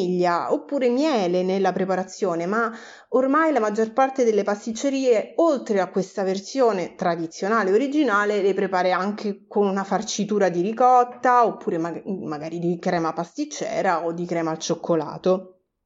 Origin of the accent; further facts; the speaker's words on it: Lazio, Italy; Parto sempre dalla mia città d'origine, dalla tradizione della regione del Lazio